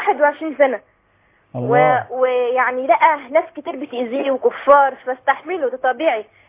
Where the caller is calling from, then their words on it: Port Said, Port Said Governorate, Egypt; انا كنت سأل الشيخ عندنا في بورسعيد